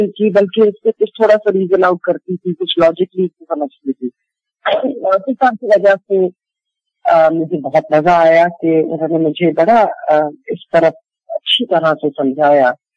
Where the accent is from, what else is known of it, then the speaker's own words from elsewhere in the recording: Karachi, Sindh, Pakistan; moved away; also born or lived in Dhaka / Kabul; پیدائش میری ڈھاکہ کی ہے، لیکن تقریباً کوئی 2-3 سال کی عمر میں family move back to Karachi.